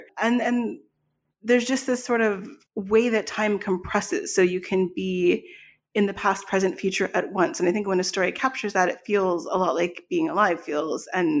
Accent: Virginia, United States; I grew up in Northern Virginia

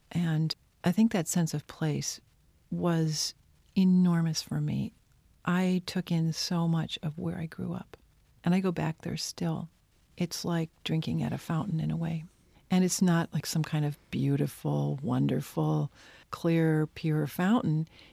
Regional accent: United States; For me, growing up in the Red River Valley, where you really just have a flat tableland and a horizon, and I grew up on the edge of town with my six brothers and sisters

